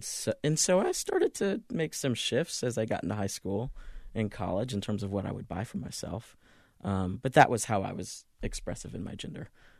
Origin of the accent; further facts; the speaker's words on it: the South, United States; I was always deeply aware that we were a black family growing up in the South.